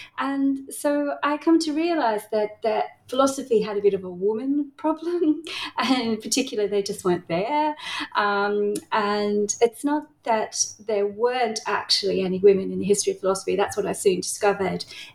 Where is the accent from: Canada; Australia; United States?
Australia; Tasmania; now in Melbourne, Australia; I'm currently a professor of philosophy at Monash University in Melbourne. I grew up in Tasmania